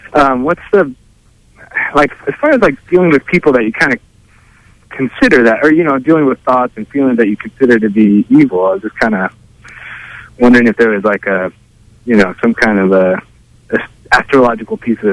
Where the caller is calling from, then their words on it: Yuba City, California, United States; I'm calling from Yuba City.